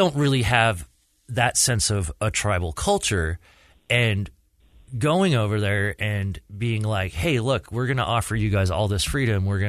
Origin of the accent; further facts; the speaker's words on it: United States; I'm from America.